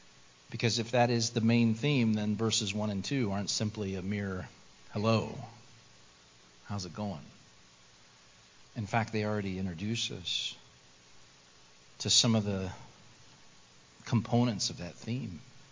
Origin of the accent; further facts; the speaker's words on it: Merrillville, Indiana, United States; I grew up in Northwest Indiana, in Merrillville.